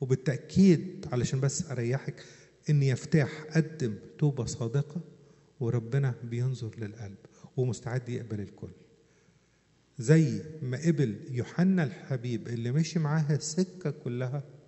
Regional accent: Upper Egypt, Egypt; عندنا في الصعيد في ناس ما تعرفش تقول الشين بدل ما اقول لك شمس يقول لك سمس ولا الجيم يقولوها جيم او ديم

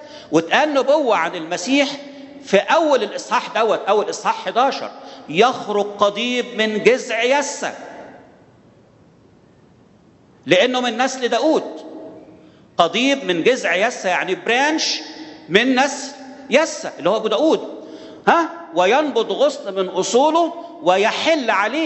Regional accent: Egypt

